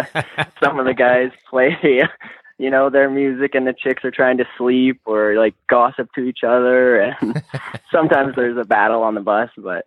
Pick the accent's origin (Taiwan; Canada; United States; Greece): Canada; Lethbridge, Alberta; Well, I'm originally from Lethbridge, so about 3 hours south of Olds.